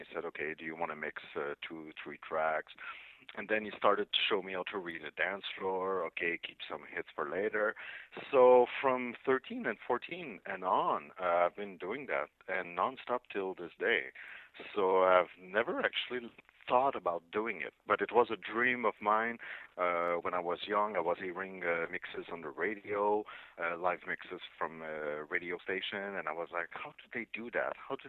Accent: Mont-Laurier, Quebec, Canada; because I'm from Mont-Laurier. It's a town north of Montreal in the Laurentian.

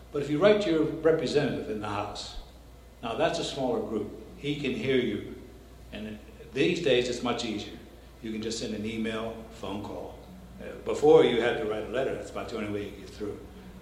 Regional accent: Pennsylvania, United States; my home state of Pennsylvania, 3 million plus citizens.

